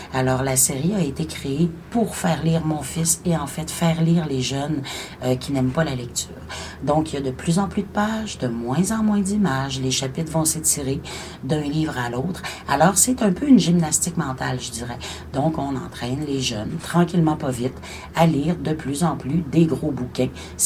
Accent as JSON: {"language": "French", "region": "Quebec", "country": "Canada", "said": "c'est une expression consacrée chez nous au Québec"}